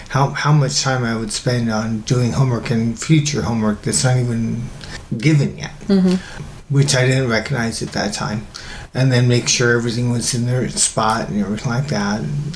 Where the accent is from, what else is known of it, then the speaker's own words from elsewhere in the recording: Washington, United States; also born or lived in California; I ended up being a foster within the family to my aunt and uncle in Washington. I was born in California